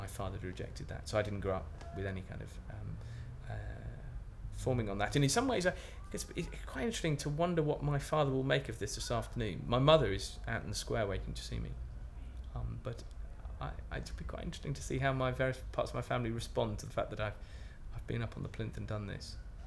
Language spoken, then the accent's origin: English; London, United Kingdom; also born or lived in Oxford; I currently live in Bristol, which is about as far south as I've ever lived in my life, although I did spend part of my childhood growing up in London and part of it in Oxford.